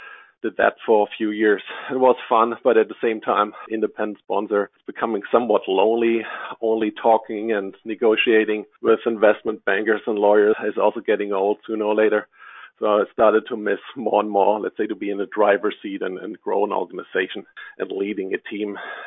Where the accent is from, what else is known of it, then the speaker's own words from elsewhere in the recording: Germany; Yeah, I grew up in Germany, became a pilot, studied economics